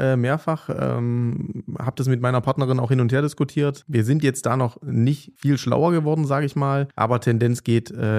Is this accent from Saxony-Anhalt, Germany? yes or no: yes; Saxony-Anhalt, Germany; Ich komme ursprünglich aus dem Harz, aus dem Ostharz in Sachsen-Anhalt